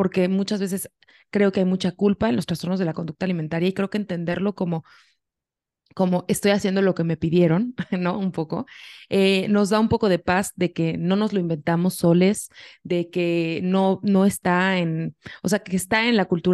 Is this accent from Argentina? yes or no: no; Mexico; Yo soy mexicana, vivo en la Ciudad de México, tengo 27 años cuando estamos grabando esto